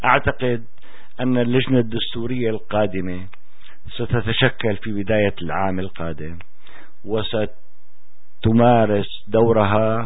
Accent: Syria; ضمانتنا نحن كسوريين لن تأتي ويجب أن لا تأتي من هذه الدول الثلاث

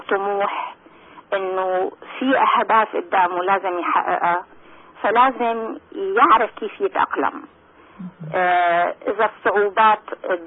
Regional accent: Syria; أنا ربيت حتى نحن بسوريا يعني عندنا ثقافات مختلفة. أنا طفلة كانت أمي من أصل تركي من لواء تحكي لغة تركي، أقارب وجيران بيحكوا أرمني، يعني من طفولتي كنت أسمع لغة تانية بالبيت.

